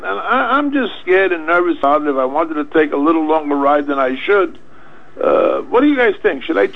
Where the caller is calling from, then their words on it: Floral Park, New York, United States; I'm calling from Floral Park, New York.